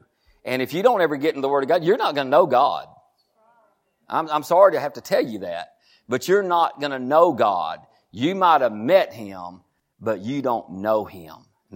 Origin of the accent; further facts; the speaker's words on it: Texas, United States; I mean, we're from Texas, but we still know what that means.